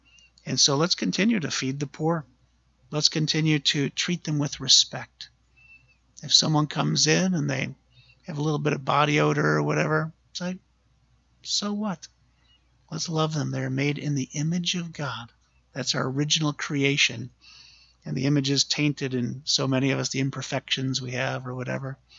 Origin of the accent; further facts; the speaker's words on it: Michigan, United States; And he goes, where are you from? I said, Michigan. He goes, Michigan.